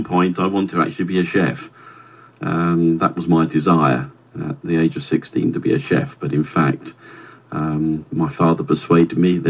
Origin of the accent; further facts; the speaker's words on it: Reigate, South East England, United Kingdom; also born or lived in Redhill / Brighton; now in Newdigate, United Kingdom; I've lived in Newdigate for 23 years. Prior to that, born and bred in Redhill and Reigate, schooled locally, and moved down the A23 to Brighton, did my degree in engineering